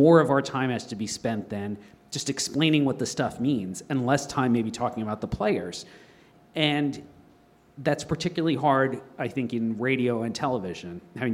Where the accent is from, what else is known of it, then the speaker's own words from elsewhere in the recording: New York, United States; I grew up on Long Island. Newsday was the daily paper, and the Yankees and Mets broadcasters.